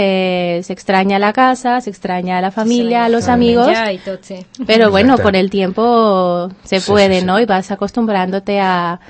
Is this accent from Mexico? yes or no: yes; Monterrey, Nuevo León, Mexico; now in Spain; De Monterrey, que és la part norte.